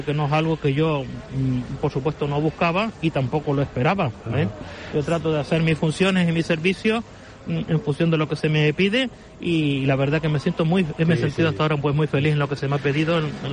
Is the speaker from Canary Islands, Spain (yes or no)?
yes; Valsequillo, Canary Islands, Spain; Yo soy de Valsequillo.